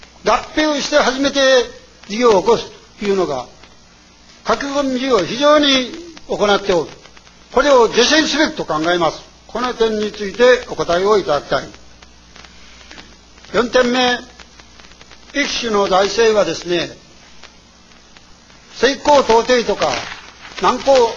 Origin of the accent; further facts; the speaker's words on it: Ishida, Nagasaki, Japan; 私の出身地であります石田町